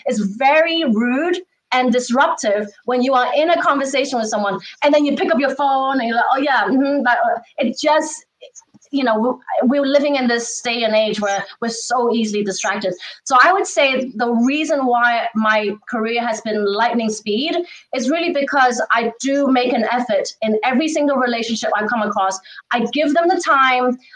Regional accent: England, United Kingdom; moved away as an adult; now in United States; I grew up in England. I studied in a British boarding all-girls school. My family's in Hong Kong

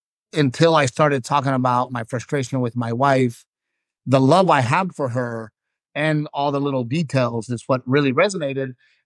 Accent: Corpus Christi, Texas, United States; people in Corpus Christi think I'm famous and they see the special, then I will always sell tickets in my hometown.

